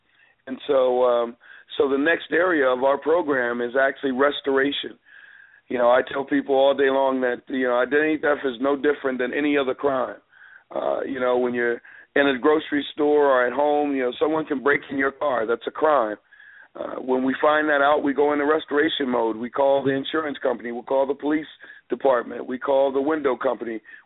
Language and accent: English; Long Island, New York, United States; born there; You know, I was born in Long Island, New York.